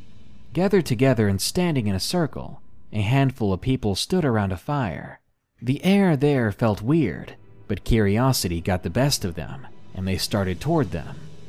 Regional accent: Idaho, United States; now in Massachusetts, United States; I moved to Massachusetts from Idaho about 5 years ago

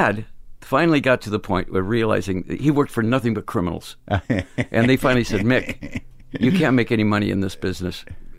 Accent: Phoenix, Arizona, United States; now in Los Angeles, United States; when I came to LA from Phoenix.

